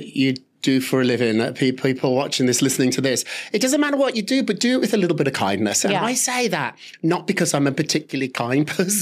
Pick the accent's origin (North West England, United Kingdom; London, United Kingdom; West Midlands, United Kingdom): West Midlands, United Kingdom; Birmingham; And so I grew up in Birmingham, England.